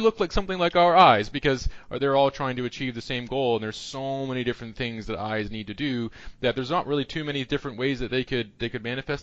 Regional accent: Canada; now in United States; I'm from Canada originally, where, of course, a very different system than here in the United States, where I've lived for 7 years.

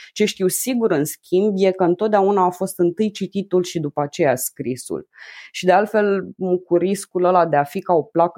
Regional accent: Slobozia, Ialomița County, Romania; Eu sunt din Slobozia și am venit la un moment dat pentru a lua un interviu pentru un ziar local la București, singură cu trenul. Aveam 14 ani, prima mea călătorie

